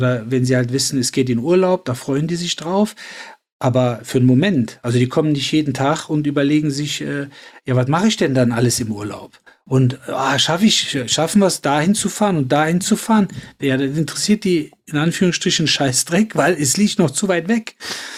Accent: Cologne, North Rhine-Westphalia, Germany; Damals in Köln-Nippes vor allen Dingen, also wo ich groß geworden bin.

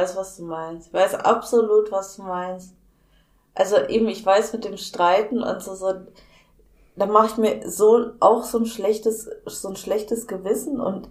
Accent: Germany; ich komme aus Deutschland

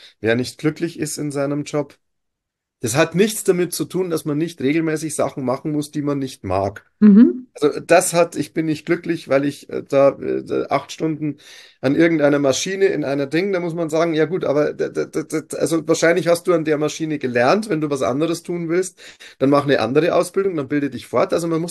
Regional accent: Bavaria, Germany; also ich liebe meine Heimat Oberpfalz

